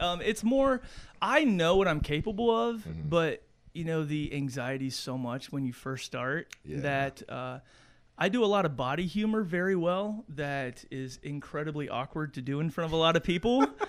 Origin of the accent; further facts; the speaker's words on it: Florence, Kentucky, United States; I come from Florence, Kentucky.